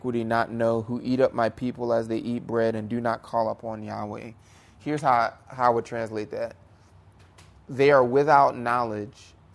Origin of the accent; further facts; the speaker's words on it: United States; I'm actually an American.